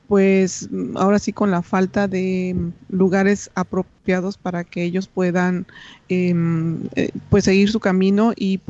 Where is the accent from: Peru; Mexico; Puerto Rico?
Mexico; Reynosa, Tamaulipas; Pues sí, efectivamente soy de Reynosa, Tamaulipas. Frontera con Estados Unidos, el estado de Texas.